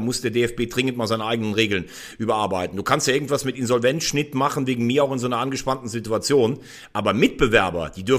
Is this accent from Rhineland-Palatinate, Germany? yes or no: yes; Rhineland-Palatinate, Germany; Also ich bin gebürtiger Rheinland-Pfälzer.